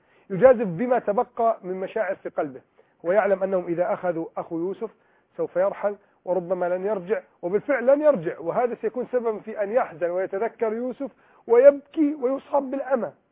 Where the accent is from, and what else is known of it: Egypt